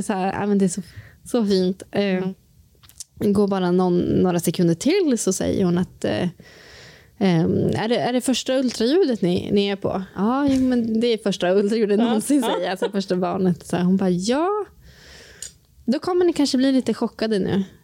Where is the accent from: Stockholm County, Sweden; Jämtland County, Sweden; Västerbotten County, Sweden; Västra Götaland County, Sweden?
Jämtland County, Sweden; Östersund; Och då när vi var hemma i Östersund och hade berättat det här för våra familjer